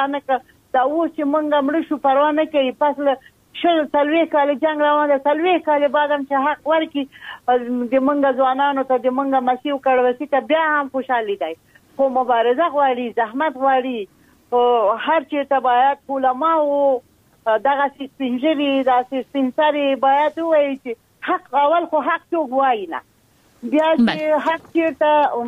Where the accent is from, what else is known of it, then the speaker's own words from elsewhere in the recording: Afghanistan; مونږ افغانان یو دی افغانی په رسم و رواج باندې باید خپل حیثیت او ساتي.